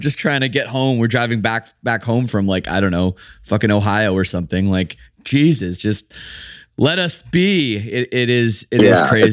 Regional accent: Canada; being Canadian and stuff always is tough to break ground in the States

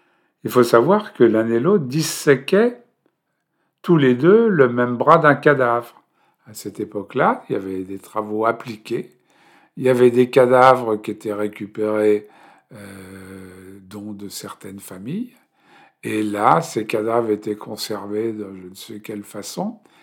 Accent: Paris, Île-de-France, France; born there; Pour ma part, je suis né à l'Hôtel Dieu, à Paris 4e, tout près de Notre-Dame, sur l'île de la Cité. Ma mère a accouché de moi le 21 septembre 1948.

